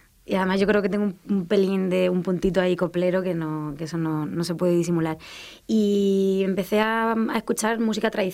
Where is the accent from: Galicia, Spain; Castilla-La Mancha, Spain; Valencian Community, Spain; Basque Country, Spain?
Castilla-La Mancha, Spain; Albacete; moved away as an adult; also born or lived in Murcia; Pues yo me fui de Albacete a Murcia a estudiar psicología y de hecho terminé la carrera.